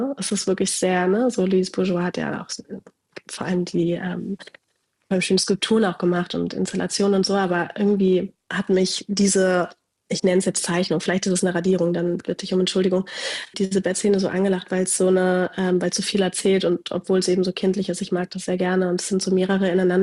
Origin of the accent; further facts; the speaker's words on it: Berlin, Germany; ich bin ja in Berlin groß geworden auch.